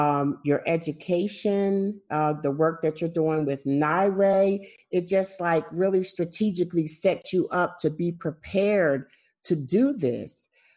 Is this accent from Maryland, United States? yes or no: no; New Jersey, United States; I'm from Jersey, so not very far off.